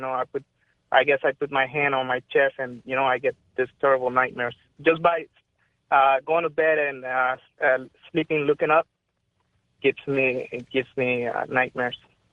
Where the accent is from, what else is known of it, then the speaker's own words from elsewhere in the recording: Miami, Florida, United States; I'm from Miami.